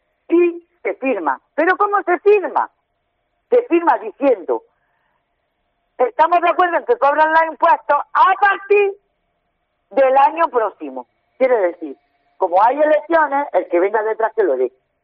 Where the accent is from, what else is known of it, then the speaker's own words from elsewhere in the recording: Carchuna-Calahonda, Andalusia, Spain; Otra cosa que beneficia a mi pueblo, Carchona y Calahonda, porque mi sueldo no sale de las arcas municipales de Carchona y Calahonda, sale de Motril.